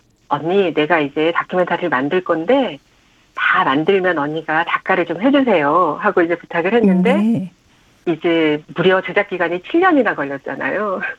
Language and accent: Korean; Jeju, South Korea; 왜냐하면 제가 고향이 제주도거든요.